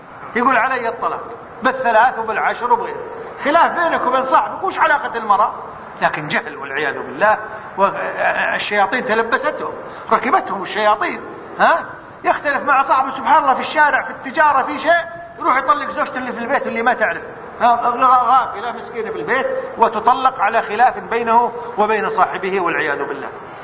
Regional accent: Kuwait; حتى عندنا في الكويت

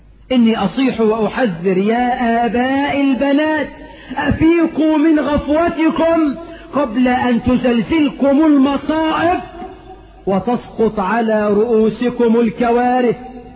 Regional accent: Egypt; آخر الإحصائيات بتقول عندنا في مصر 6 مليون امرأة متزوجة عرفة

